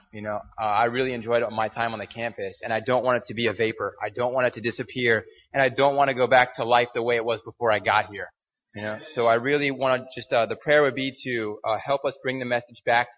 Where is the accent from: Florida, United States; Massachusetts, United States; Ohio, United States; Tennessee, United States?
Florida, United States; Tampa; Well, we're from Tampa, Florida, and we're at University of South Florida.